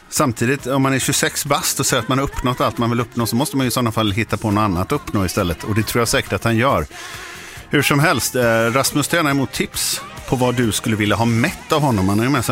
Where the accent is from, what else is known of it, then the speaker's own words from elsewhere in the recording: Gothenburg, Västra Götaland County, Sweden; Först och främst, jag är från Göteborg, brukar dra en hel del ordvitsar.